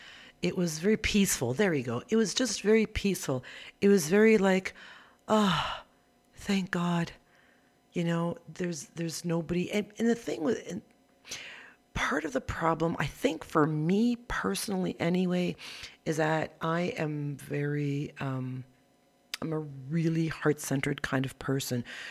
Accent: Ontario, Canada; now in Guatemala; here in Guatemala. And I'm from Northern Ontario, Canada.

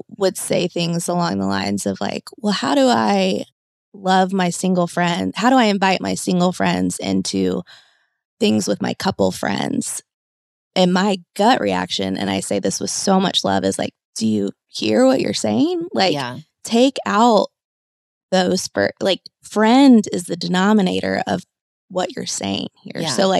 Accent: Kentucky, United States; now in Charleston, United States; I'm from Kentucky, so I'm in the South, which, you know, Charleston is too, but Charleston is an anomaly.

